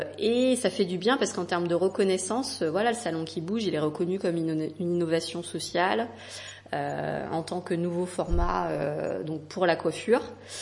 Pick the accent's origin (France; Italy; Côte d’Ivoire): France; Centre-Val de Loire; puisque tu te souviens que je suis de Loire-et-Cherienne, mais oui. Je suis partie longtemps.